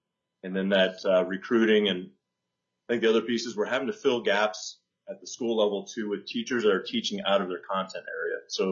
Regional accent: Eagle River, Alaska, United States; I grew up in Eagle River, and I still, you know, Coach Mack Center was one of my old coaches

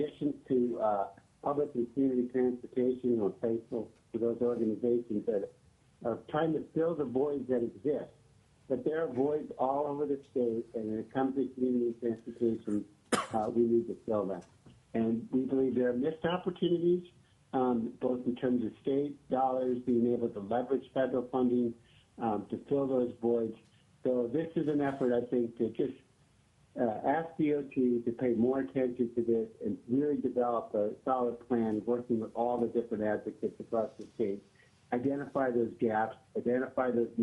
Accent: Anchor Point, Alaska, United States; I'm from Anchor Point, Alaska

